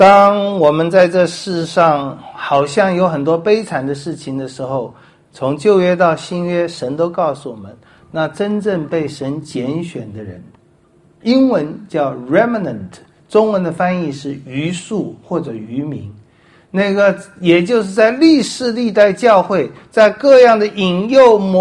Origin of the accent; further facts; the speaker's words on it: China; 这个比方我们中国人最容易懂